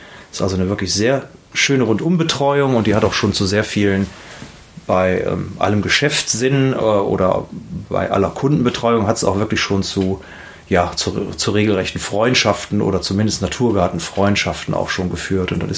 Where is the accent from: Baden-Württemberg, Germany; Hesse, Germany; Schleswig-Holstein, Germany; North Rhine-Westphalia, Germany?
North Rhine-Westphalia, Germany; Willich; Ich komme aus Willig und bin 46 Jahre alt.